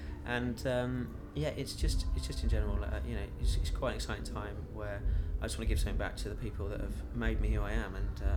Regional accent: Middleton Cheney, South East England, United Kingdom; also born or lived in Leamington / Derby; I was born in Banbury, Oxfordshire. I grew up just outside Banbury on the borders of Northamptonshire, in a place called Middleton Cheney. I was born in 1978 and lived locally until I went to uni.

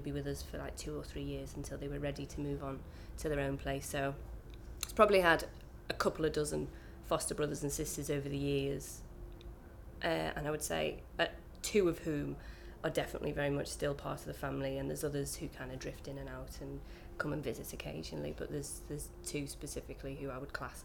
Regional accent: Liverpool, North West England, United Kingdom; Well, I come from Liverpool. I've lived in Liverpool for most of my life. I live just up the road from the house, from the family home, if you like, where I grew up in, and that's kind of an old family home. My mum was born in that house

